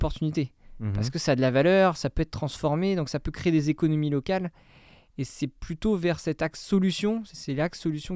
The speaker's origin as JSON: {"language": "French", "town": "Concarneau", "region": "Brittany", "country": "France", "tie": "born or raised there", "said": "J'ai toujours grandi au bord de l'eau, j'ai grandi à Concarneau, en Bretagne."}